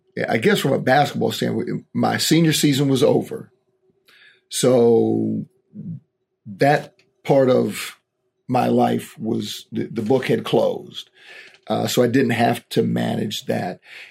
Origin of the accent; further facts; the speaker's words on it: Durham, North Carolina, United States; I'm from Durham, so grew up there, played basketball at Jordan High School in Durham